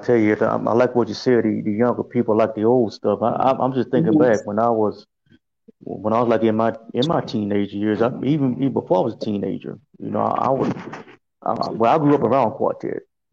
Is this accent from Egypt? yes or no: no; Louisiana, United States; I'm originally from Louisiana. Now, when I was from in Louisiana, we did Resting Easy.